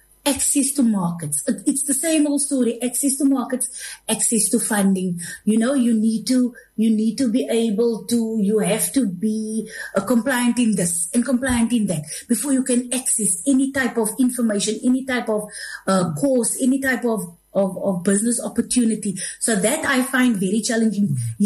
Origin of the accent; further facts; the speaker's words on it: Cape Town, Western Cape, South Africa; so I'm originally from the Cape Flats